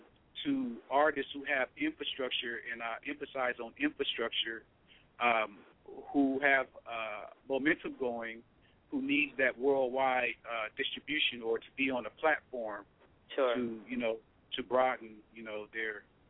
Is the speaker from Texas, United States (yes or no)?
no; Los Angeles, California, United States; I'm from Los Angeles, California.